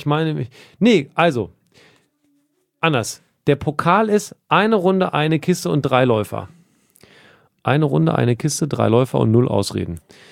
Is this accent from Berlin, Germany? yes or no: no; Hildesheim, Lower Saxony, Germany; Ich höre nicht andauernd raus, wo ich herkomme. Ich komme aus Hildesheim, 30 Kilometer südlich von Hannover. Wir in Niedersachsen haben Sportarten